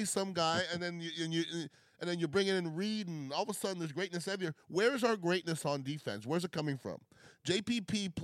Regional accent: Canada; now in Tampa, United States; I'm from Canada.

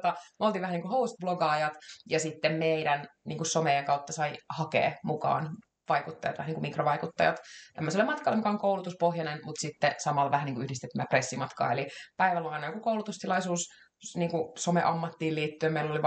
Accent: Goulburn, New South Wales, Australia; no vaikka siitä Australian Goulburnista, mikä on se mun kotikaupunki

